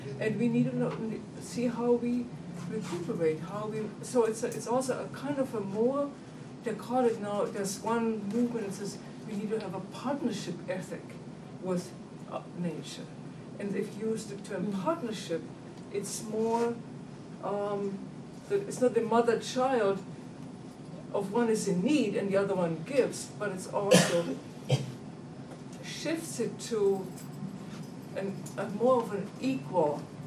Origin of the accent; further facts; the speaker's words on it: Germany; English is a second language; I'm from Germany, so I speak from a European background